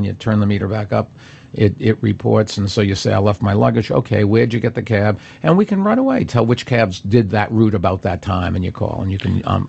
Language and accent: English; Massachusetts, United States; I come from Massachusetts.